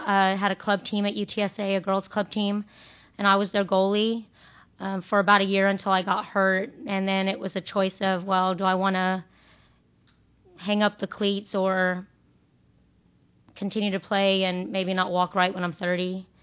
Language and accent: English; San Antonio, Texas, United States; well, I am from San Antonio, Texas originally. I grew up there, went to schooling there, high school.